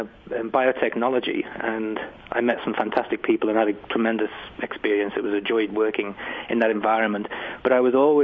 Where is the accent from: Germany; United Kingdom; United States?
United Kingdom; England; you can tell by my accent, I come from England